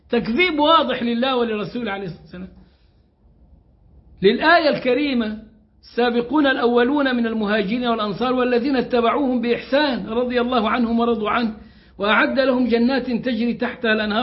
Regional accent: Egypt; واحد عندنا في مصر اسمه حسن شحاتة

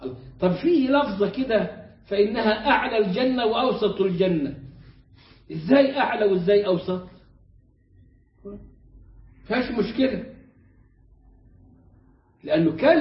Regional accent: Upper Egypt, Egypt

